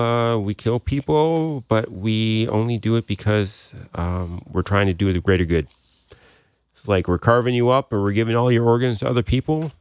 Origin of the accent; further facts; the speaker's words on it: Canada; Well, not for us. We're Canadian.